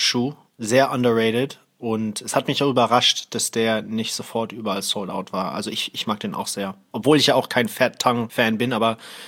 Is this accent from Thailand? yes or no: yes; Thailand; moved away; Ich habe halt damals ich bin in Thailand aufgewachsen. Da gab's halt andere Cartoons